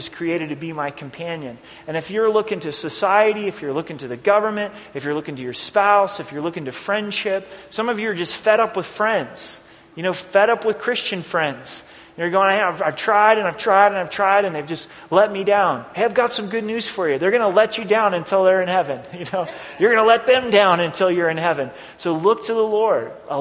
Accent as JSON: {"language": "English", "region": "Oregon", "country": "United States", "tie": "born or raised there", "said": "Growing up in Oregon, they got blackberry bushes."}